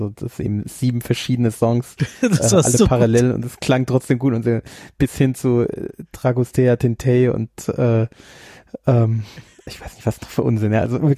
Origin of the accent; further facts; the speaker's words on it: Germany; aber wir sind halt Deutsche, wir haben halt keinen Humor, gell?